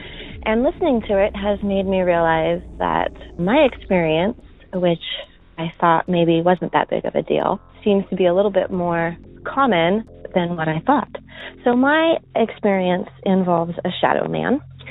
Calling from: California, United States; I'm from Northern California.

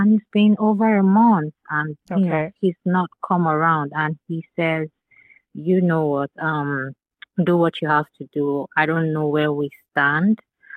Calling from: London, United Kingdom; I'm calling from London.

